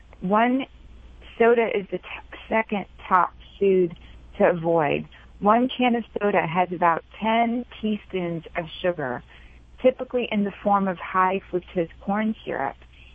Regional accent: New Orleans, Louisiana, United States; As a foodie growing up, I grew up in mostly in New Orleans.

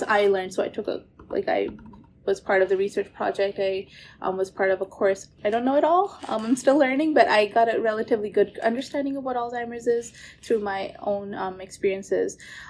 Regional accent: northern India, India; And even from 1/8, I'm from Northern India. My family's from Northern India.

